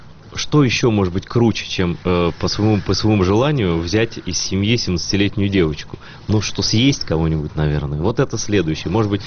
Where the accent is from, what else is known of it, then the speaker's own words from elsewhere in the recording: Crimea, Ukraine; а вот я крымский татарин, а какой я ислам всю жизнь видел?